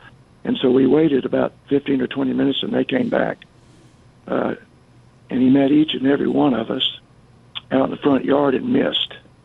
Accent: Texas, United States; I'm from the North Texas area, former educator.

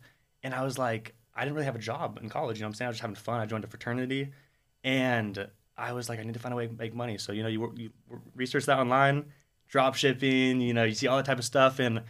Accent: California, United States; now in San Francisco, United States; So I'm from the Bay Area.

